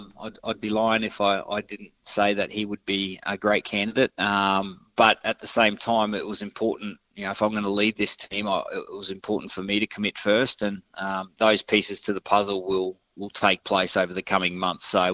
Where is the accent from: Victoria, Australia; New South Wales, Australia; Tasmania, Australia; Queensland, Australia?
Queensland, Australia; But I suppose growing up in North Queensland, you know, this team was an inspiration to me.